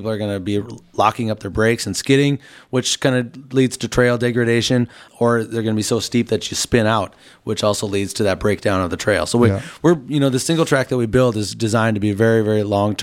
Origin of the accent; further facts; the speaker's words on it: Minneapolis, Minnesota, United States; I grew up in the Twin Cities, mm-hmm. Minneapolis area